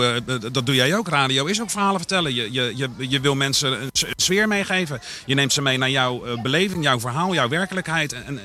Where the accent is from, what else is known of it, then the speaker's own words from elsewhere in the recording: South Holland, Netherlands; Ik zeg altijd, maar ik ben geboren aan de Maas en opgegroeid aan de IJssel.